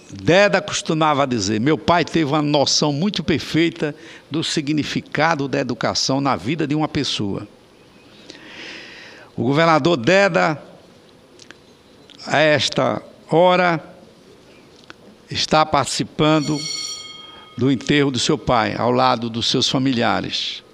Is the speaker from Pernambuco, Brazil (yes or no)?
no; Simão Dias, Sergipe, Brazil; enraizadas no município de Simão Dias, estado de Sergipe, também a minha terra